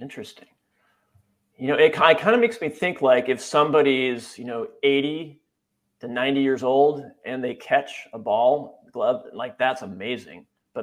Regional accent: Wisconsin, United States; also born or lived in San Francisco Bay Area; I grew up in Wisconsin. So like it's kind of dyed in the wool.

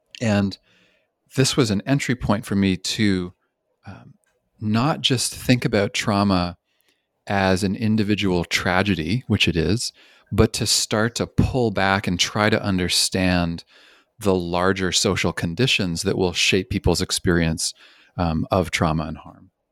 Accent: Canada; also born or lived in British Columbia; I'm originally from Canada, and I spent 10 years in British Columbia.

